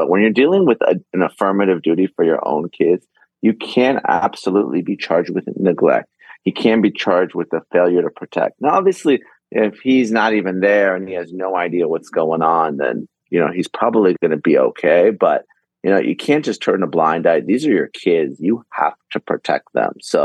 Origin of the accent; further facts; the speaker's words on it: California, United States; here in my home state of California, they've done documentaries on this